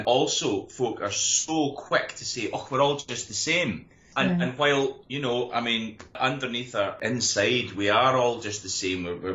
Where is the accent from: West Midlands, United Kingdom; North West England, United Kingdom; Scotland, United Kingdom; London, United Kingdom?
Scotland, United Kingdom; I think the language probably was what awoke in me again the concept of being a Scot as strongly as I am.